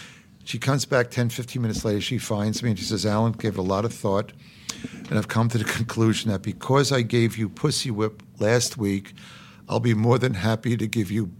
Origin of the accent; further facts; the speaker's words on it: Brooklyn, New York, United States; born there; I was born in Brooklyn. My dad always had his place in Manhattan. The Yankees were in the Bronx.